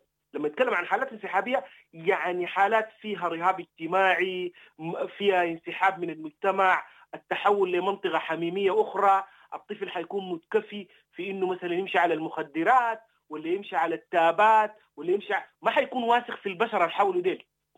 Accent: Sudan; أنا كمواطن سوداني.

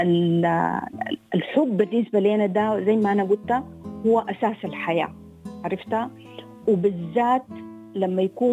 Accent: Sudan; برجع وبقول إحنا كمجتمع سوداني لازم نفهم

